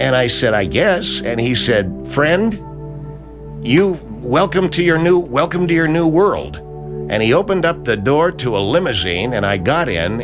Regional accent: Idaho, United States; they used to call me, because I come originally from Idaho, and they called me

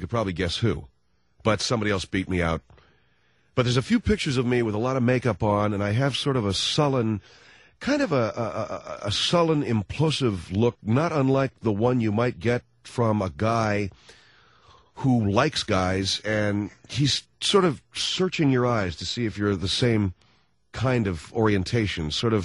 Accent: Los Angeles, California, United States; says to me, where are you from, my friend? I said, Los Angeles.

